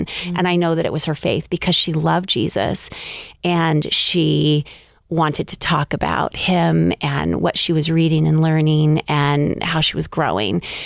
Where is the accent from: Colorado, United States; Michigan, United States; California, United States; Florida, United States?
California, United States; Well, I was born in California, so I've lived in California my whole life